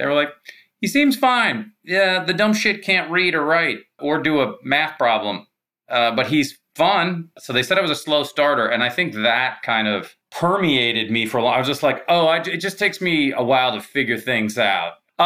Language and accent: English; Mercer Island, Washington, United States; accent: Mercer Island; Yeah, I paid for that accent. Parents paid for it. A lot of property taxes.